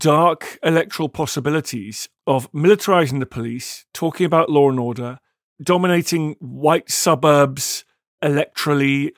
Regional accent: United Kingdom; Yeah, you see, as a Brit, I was reading your book

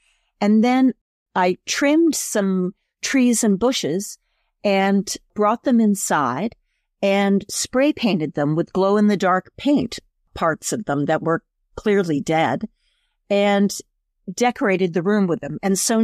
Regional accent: Princeton, New Jersey, United States; I grew up in Princeton as well.

